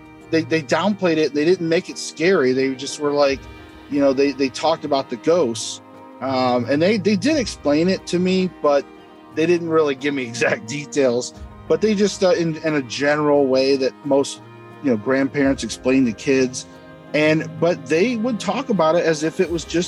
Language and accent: English; Michigan, United States; I'm from Michigan. So originally